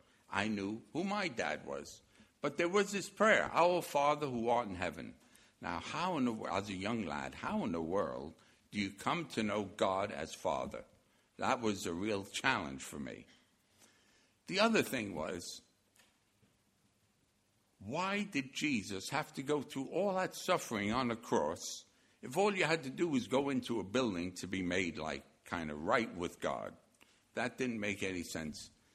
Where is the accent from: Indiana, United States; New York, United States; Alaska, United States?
New York, United States; Brooklyn; I am from New York, just so you know. If I didn't open my mouth, I could have been thought to be an Englishman or someone from here. But I was born and raised, some would say dragged up, in Brooklyn, New York.